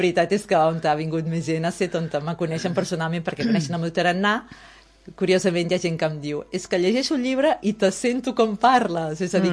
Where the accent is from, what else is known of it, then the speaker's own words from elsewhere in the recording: Santa Coloma de Farners, Catalonia, Spain; now in L'Escala, Spain; llibreries de Girona, de Figueres, biblioteques, al meu poble natal, a Santa Coloma, a la biblioteca també, i aquí a l'Escala, evidentment